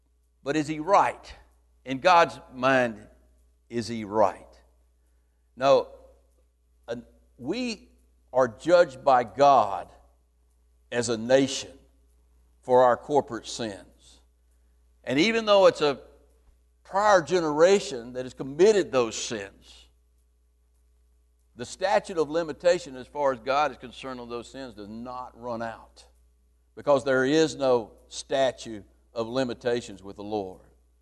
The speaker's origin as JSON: {"language": "English", "region": "the South", "country": "United States", "tie": "born or raised there", "said": "I grew up in the South, and I saw black people mistreated in a terrible way when they were integrating the schools"}